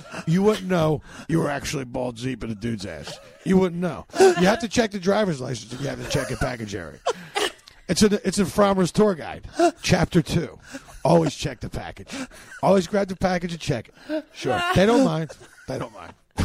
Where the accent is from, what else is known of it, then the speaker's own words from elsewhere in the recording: Los Angeles, California, United States; I'm from Los Angeles.